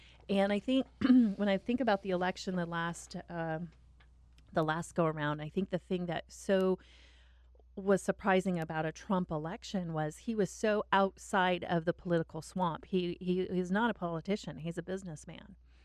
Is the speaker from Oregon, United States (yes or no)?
yes; Oregon, United States; And I am so proud to say that I'm from Oregon